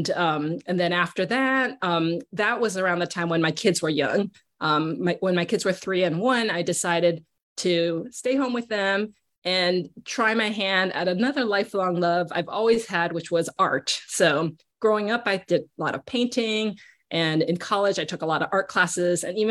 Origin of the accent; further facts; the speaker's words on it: Caracas, Capital District, Venezuela; growing up in Caracas, Venezuela, I was outdoors a lot